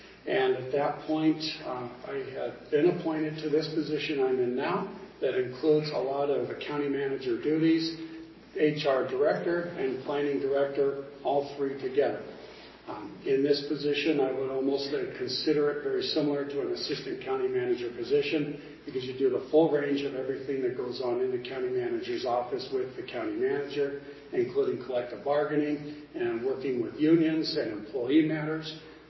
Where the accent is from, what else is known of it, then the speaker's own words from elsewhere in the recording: Dayton, Nevada, United States; also born or lived in Jacks Valley; now in Virginia City, United States; I'm a Nevada native. I grew up in Dayton. I was born in Jacks Valley. And I came up from a family full of ranchers and casino bosses.